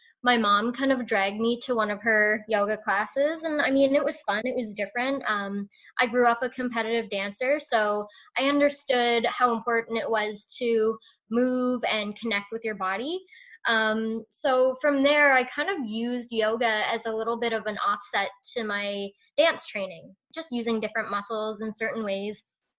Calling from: Courtice, Ontario, Canada; I am calling from Curtis, Ontario, about 45 minutes from Toronto.

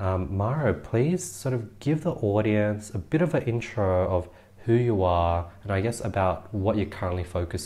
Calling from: Sydney, New South Wales, Australia; I'm from Sydney, Australia.

